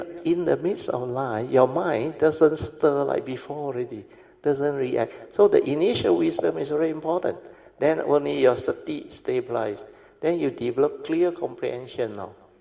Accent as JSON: {"language": "English", "town": "Alor Setar", "region": "Kedah", "country": "Malaysia", "tie": "born or raised there", "said": "Well, my hometown is Alostar."}